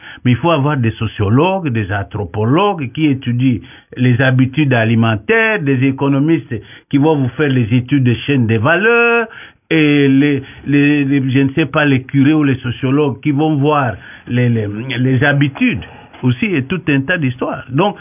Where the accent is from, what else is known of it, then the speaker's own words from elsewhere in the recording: Lomé, Maritime, Togo; Vous voulez aller, par exemple, chez moi à Lomé, là.